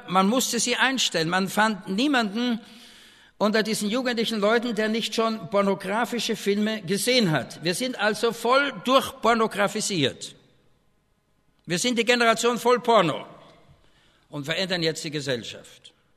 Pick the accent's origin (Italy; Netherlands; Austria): Austria; Naja, und ich bin ja Österreicher, die reden so breit.